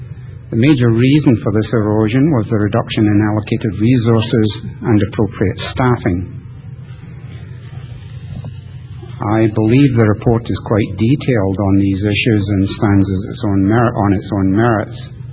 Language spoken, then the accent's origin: English; Scotland, United Kingdom; now in United States; Obviously, I'm from Scotland originally, and I came to this country and never regretted it.